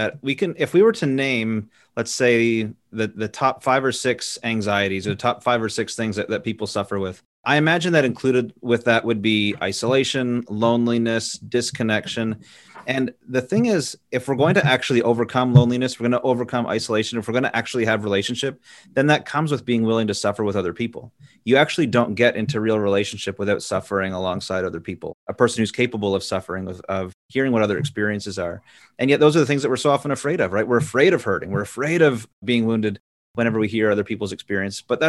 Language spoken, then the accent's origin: English; Ontario, Canada; I grew up just northwest of Ottawa in a little English town and surrounded by French speaking communities.